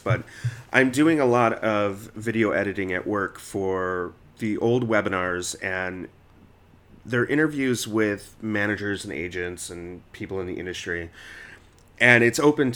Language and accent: English; Detroit, Michigan, United States; So my response was, well, I'm from Detroit, but it might be hard, but I'll try.